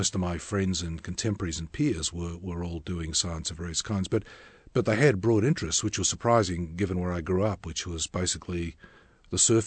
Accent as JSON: {"language": "English", "country": "Australia", "tie": "born or raised there", "lives_now": "United States", "said": "knows little of the sports that I grew up with in Australia."}